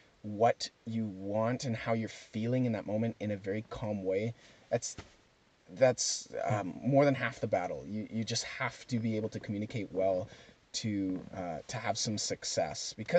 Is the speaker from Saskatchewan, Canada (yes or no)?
no; Calgary, Alberta, Canada; born there; I was born in Calgary. I'm living in my heritage right now.